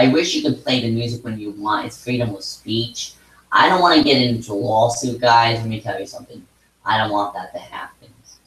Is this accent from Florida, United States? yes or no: no; Edison, New Jersey, United States; I'm 22 years old. I was born and raised in Edison, New Jersey. I come from an Italian and Irish family.